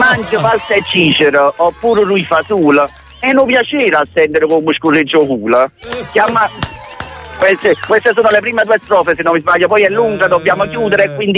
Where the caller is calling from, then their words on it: Cervinara, Campania, Italy; Siamo da Cervinara.